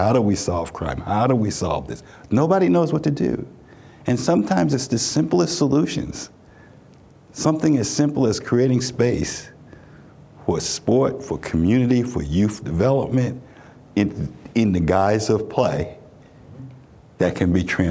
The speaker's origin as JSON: {"language": "English", "town": "Brooklyn", "region": "New York", "country": "United States", "said": "I'm a kid from Brooklyn, played stickball and basketball."}